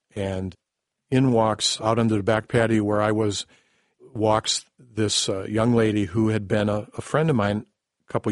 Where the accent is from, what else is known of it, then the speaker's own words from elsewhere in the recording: Menomonee Falls, Wisconsin, United States; I had no clue that he even knew I was from Menominee Falls, because this was at UW Oshkosh